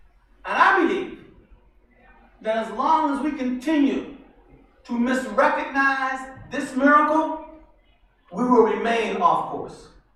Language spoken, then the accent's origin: English; Philadelphia, Pennsylvania, United States; the city they lived in, I'm from Philadelphia originally, would one day be teeming with Muslims